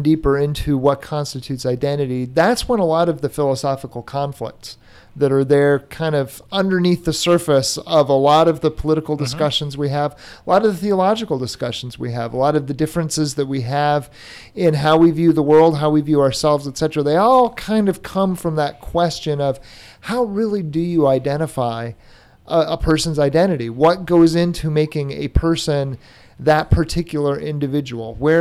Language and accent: English; Indiana, United States; You know, that's part of the story of growing up in Indiana. And because of that, that becomes part of who you are.